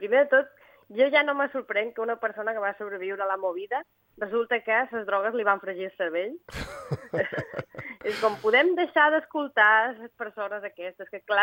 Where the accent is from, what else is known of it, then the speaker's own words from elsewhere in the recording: Balearic Islands, Spain; I el que jo sé, doncs, casualment, és la idiosincràsia d'Eivissa i Formentera i turisme.